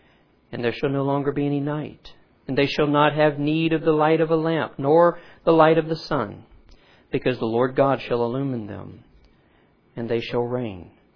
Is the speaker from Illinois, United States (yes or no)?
no; Louisiana, United States; You know I'm Cajun.